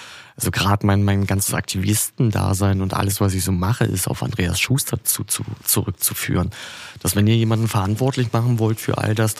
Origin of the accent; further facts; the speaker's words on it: Germany; die Ingenieurskunst, worauf wir uns als Deutsche auch immer so gern berufen und sagen, oh, guck mal, was wir alles können